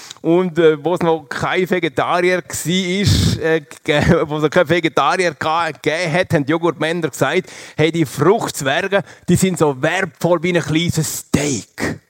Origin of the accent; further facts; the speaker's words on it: Liechtenstein; aufwachsen im Liechtenstein. Darum ist mein Dialekt ganz ein bisschen durcheinander gekommen, aber nicht so tragisch.